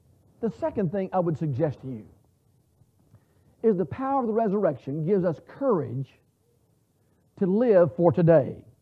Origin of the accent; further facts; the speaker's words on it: Dallas, Texas, United States; you already know I'm from the Dallas area. And being from the Dallas area, being a Texan, when I was born, and from the time of my earliest memory, I have been